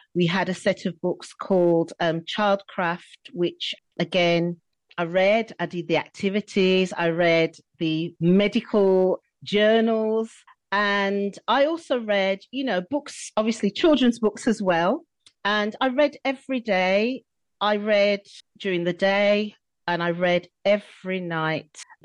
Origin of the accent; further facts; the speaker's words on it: Birmingham, West Midlands, United Kingdom; also born or lived in Wales / Bristol; Yes, I was born in Handsworth, Birmingham, and I now live actually on the outskirts of Handsworth in a place called West Bromwich in the West Midlands.